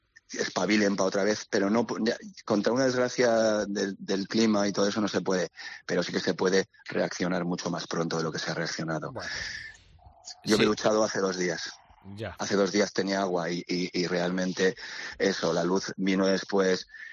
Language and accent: Spanish; Valencian Community, Spain; por los valencianos, que somos del Athletic